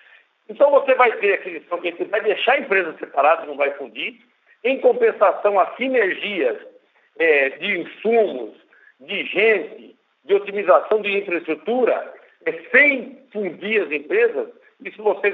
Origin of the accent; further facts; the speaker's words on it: Brazil; isso me mostra, como brasileiro